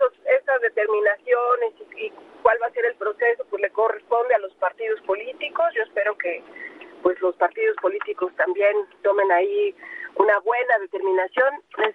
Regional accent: Ecatepec, State of Mexico, Mexico; Como te decía, yo crecí en Ecatepec y a mí me duele mucho saber que yo podía a los 10, 11 años salir a jugar a la calle

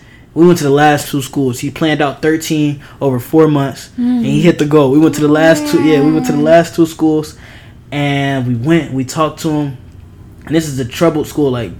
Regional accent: Detroit, Michigan, United States; You know, I grew up in Detroit, and making it to the age that I'm at now is mm-hmm. like super unheard of.

